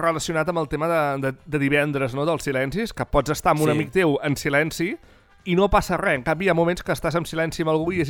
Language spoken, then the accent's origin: Catalan; Catalonia, Spain; jo sempre dic que sóc de l'Empordà jo.